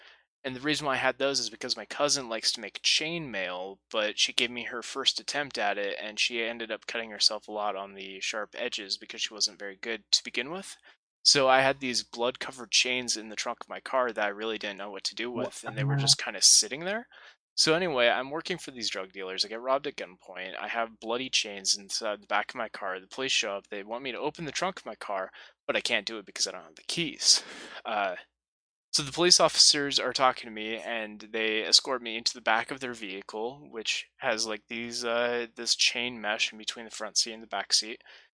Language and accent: English; Stockton, California, United States; also born or lived in Los Angeles / Lodi; So I grew up mostly in Stockton, California throughout most of my childhood. Around middle school, I ended up moving to like Lodi or Galt, Cal